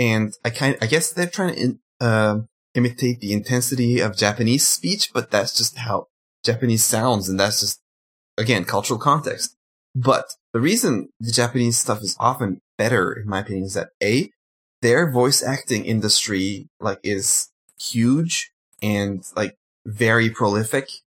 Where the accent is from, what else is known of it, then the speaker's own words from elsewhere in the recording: Turkey; obviously I grew up in Turkey, and I had to watch material that is not in the language of the country I live in, right?